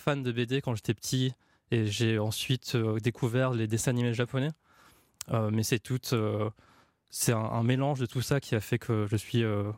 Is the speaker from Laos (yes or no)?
yes; Laos; J'ai grandi au Laos, c'est là-bas que j'ai commencé à regarder des dessins animés d'abord